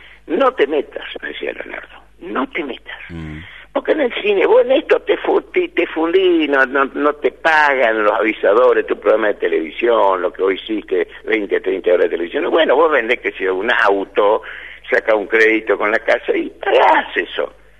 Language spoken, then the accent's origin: Spanish; Corrientes, Argentina; Nosotros, por supuesto, como ya somos correntinos y tenemos todo el lomo lleno de mataduras